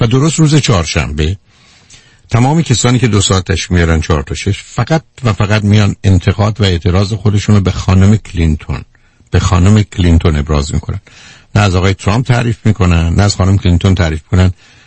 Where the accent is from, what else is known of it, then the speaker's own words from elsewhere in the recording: Iran; چه برای ما ایرانیان، هم از اینکه داخل و خارج از ایران هستیم